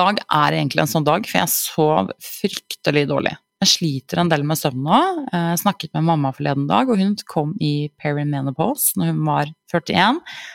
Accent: Oslo, Norway; jeg kommer jo fra Ullern, en Oslo-jente

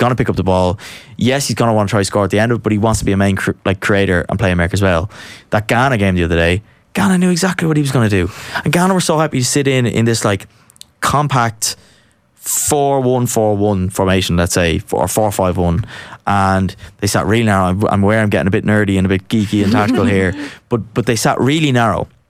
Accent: Ireland; I'm Irish

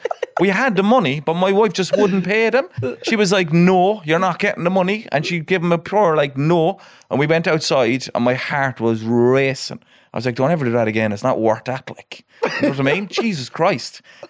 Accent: Cork, Munster, Ireland; I'm from Cork City, from the north side, Knocknaheeny, which has that kind of reputation that I suppose your areas would have up here, like, you know.

